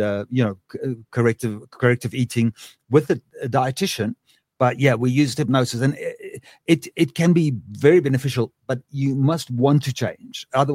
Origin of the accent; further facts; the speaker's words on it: South Africa; I'm a South African. I can't do this. I packed my bags. 2 years later, I came back.